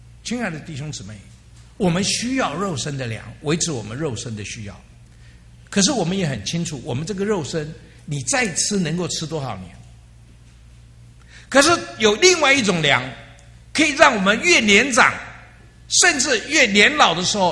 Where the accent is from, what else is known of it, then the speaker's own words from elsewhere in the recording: China; 我们中国人有一话说民以食为天